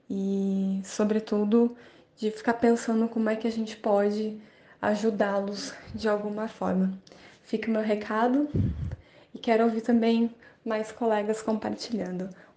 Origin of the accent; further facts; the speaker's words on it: São Paulo, Brazil; Eu sou da região do interior de São Paulo